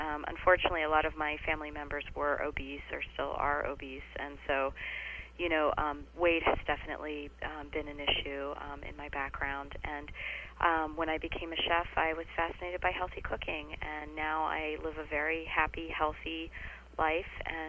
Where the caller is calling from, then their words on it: New York, United States; I'm here in New York, and it's quite chilly.